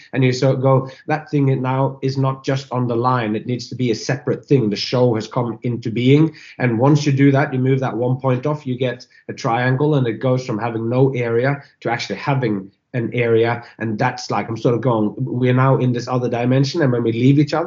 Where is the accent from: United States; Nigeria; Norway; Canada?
Norway; English is a second language; I grew up in Norway, which is kind of a Protestant kind of place and Western thinking or whatever.